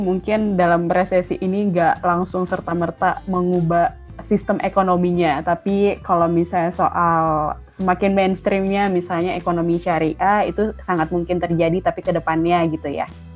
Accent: Makassar, South Sulawesi, Indonesia; Jadi kebetulan saya dari Makassar. Terus jadi keluarga saya tuh di Makassar juga masih ada yang di kabupaten. Kalau Makassar kan kota ya.

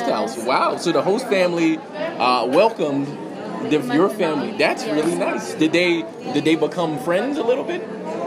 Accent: United States; I mean, I'm from the United States, so I understand.

